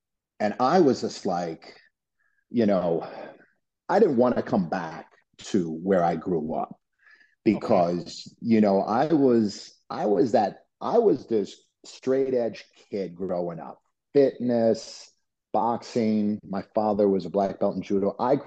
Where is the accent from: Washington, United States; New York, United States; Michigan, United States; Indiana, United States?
New York, United States; Wappingers Falls; So I ended up coming right back to where I'm born and raised in Wapinders Falls, New York.